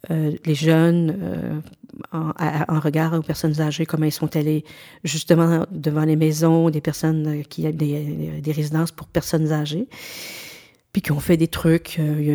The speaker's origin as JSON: {"language": "French", "region": "Quebec", "country": "Canada", "also_born_or_lived": "Germany", "said": "je suis venue ici, je viens des Laurentides, mais je suis venue ici après des études doctorales à l'étranger, en Allemagne."}